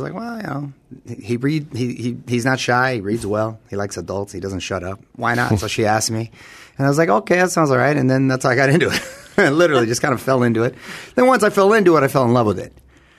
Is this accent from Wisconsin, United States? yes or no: no; Chula Vista, California, United States; I'm a child of immigrants and the first generation kid here. I was born and raised in Chula Vista, which is a border town next to Tijuana. I could usually see the lights from my house.